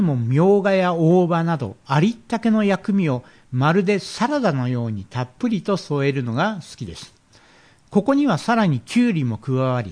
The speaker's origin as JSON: {"language": "Japanese", "region": "Kagoshima", "country": "Japan", "moved": "yes", "said": "僕の出身地である鹿児島では完全にわさびが主流です。"}